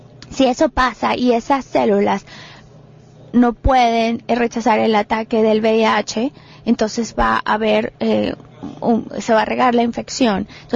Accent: United States; soy de los Estados Unidos.

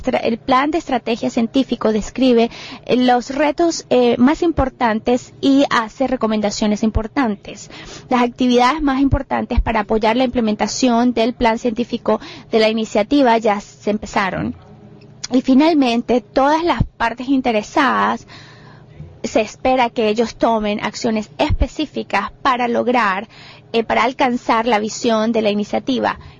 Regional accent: United States; soy de los Estados Unidos.

